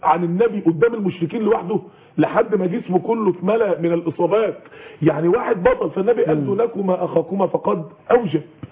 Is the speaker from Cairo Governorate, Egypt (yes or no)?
no; Mansoura, Dakahlia, Egypt; بعض إخواننا من النشطاء دعويا بفضل مني الله عملوا في عندنا في المنصورة